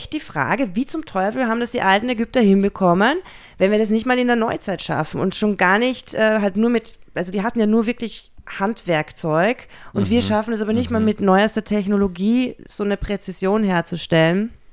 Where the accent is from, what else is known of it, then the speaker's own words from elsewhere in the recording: Austria; ich komme aus Österreich und bei uns zieht man alles mehr in die Länge.